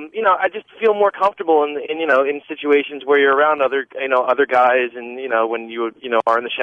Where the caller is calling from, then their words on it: New Jersey, United States; I'm calling from New Jersey.